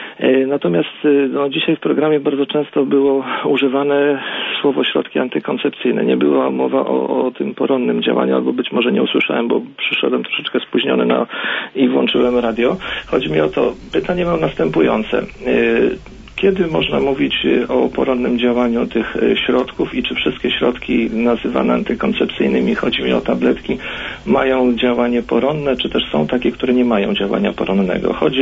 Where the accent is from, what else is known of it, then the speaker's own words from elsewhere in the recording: Łódź, Łódź Voivodeship, Poland; ja jestem z Łodzi